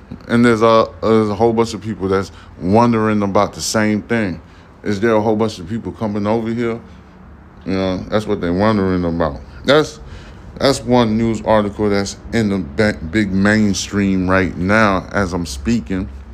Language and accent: English; New York, United States; Everybody know I'm from New York.